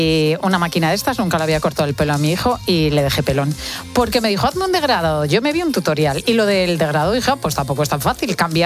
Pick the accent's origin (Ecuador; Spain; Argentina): Spain; Madrid, Community of Madrid; Que ojalá tuviera yo pueblo, que soy de Madrid, con padres de Madrid, abuelos de Madrid, y es una carencia.